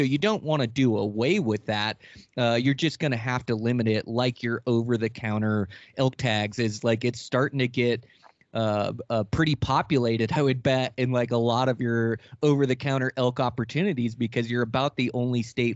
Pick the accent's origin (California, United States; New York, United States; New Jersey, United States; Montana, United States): Montana, United States; including my home state of Montana.